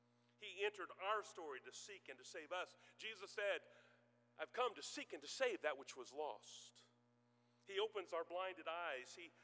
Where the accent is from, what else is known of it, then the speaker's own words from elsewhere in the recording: Illinois, United States; but I grew up in Central Illinois, halfway in between St. Louis and Chicago.